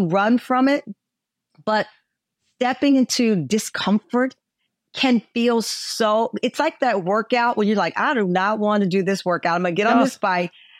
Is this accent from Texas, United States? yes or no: yes; Texas, United States; I'm a Texan. So don't challenge me.